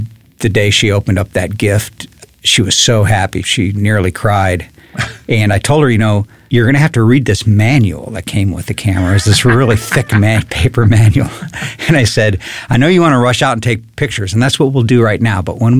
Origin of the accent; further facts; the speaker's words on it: Cleveland, Ohio, United States; moved away as an adult; now in Texas, United States; developed a love of music there growing up in Cleveland. And came down to Texas after high school to start college in San Antonio at St. Mary's University.